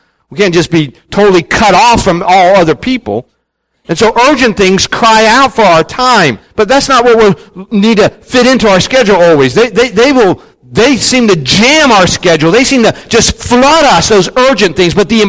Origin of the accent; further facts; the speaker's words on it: West Virginia, United States; When I was 15, now, at 16, this is growing up in West Virginia, at 16, we could get our driver's license.